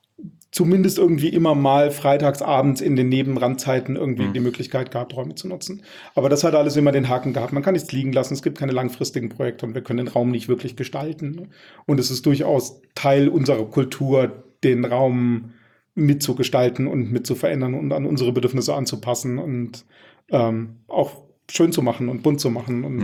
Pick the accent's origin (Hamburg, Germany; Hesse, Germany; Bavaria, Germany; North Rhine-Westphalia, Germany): Hesse, Germany; Schwalmstadt; Bin in Schwalmstadt geboren und habe lange Zeit irgendwie zwischen Schwalmstadt und Alsfeld in so einem kleinen Kaff namens Holzhausen gewohnt.